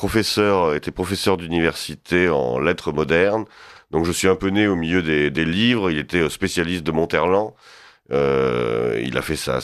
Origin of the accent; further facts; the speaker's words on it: Auvergne-Rhône-Alpes, France; born there; Je suis... un Auvergnat de naissance.